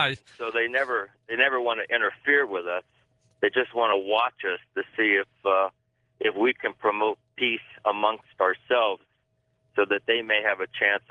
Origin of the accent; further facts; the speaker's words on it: Florida, United States; I'm from Florida originally.